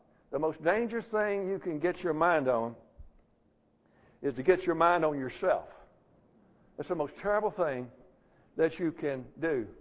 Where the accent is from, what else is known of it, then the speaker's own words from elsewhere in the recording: Southern United States, United States; He didn't know I was from the South.